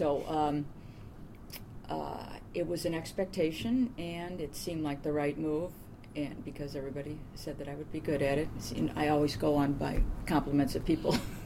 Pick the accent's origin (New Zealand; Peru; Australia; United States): United States; St. Louis, Missouri; moved away as an adult; I was born in St. Louis, Missouri